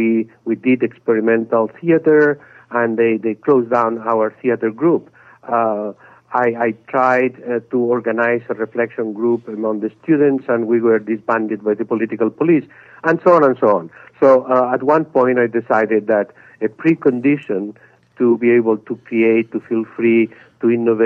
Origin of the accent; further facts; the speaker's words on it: Spain; moved away as an adult; also born or lived in Paris; I grew up in Spain during the Franco dictatorship, and very early on, as early as being 16 years old, I engaged in the underground resistance against the dictatorship